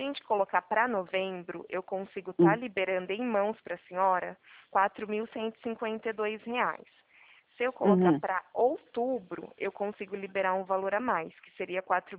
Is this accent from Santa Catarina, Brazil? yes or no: no; São Paulo, Brazil; Isso, eu sou daqui do interior de São Paulo